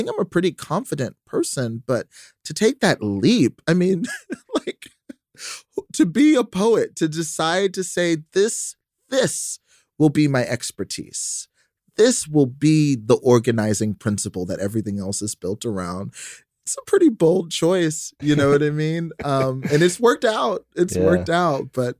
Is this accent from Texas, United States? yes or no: yes; Texas, United States; I mean, you know, I grew up in Texas, as you know, right?